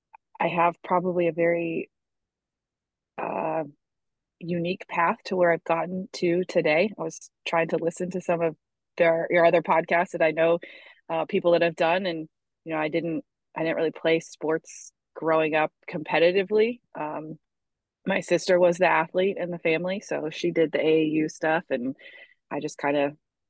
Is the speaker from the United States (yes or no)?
yes; Kansas City, United States; So I'm originally from Kansas City. I grew up there.